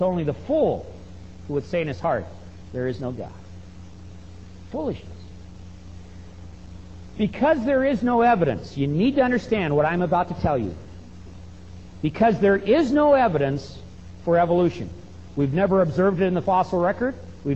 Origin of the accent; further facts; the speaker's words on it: Long Beach, California, United States; when I grew up in Long Beach, California, when I was 5 years old and went to kindergarten